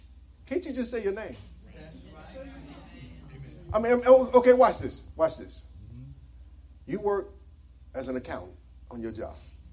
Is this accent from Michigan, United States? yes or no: yes; Detroit, Michigan, United States; Well, you know, because I'm from Michigan myself, you know, so to be, yeah, I'm from Detroit.